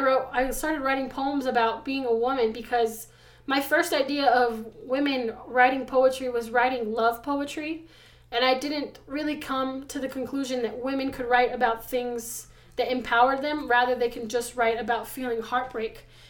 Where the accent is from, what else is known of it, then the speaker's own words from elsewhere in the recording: Albuquerque, New Mexico, United States; And growing up in Albuquerque, where it's predominantly Mexican and white and a mix of Mexican and white, I had a hard time finding where I fit in.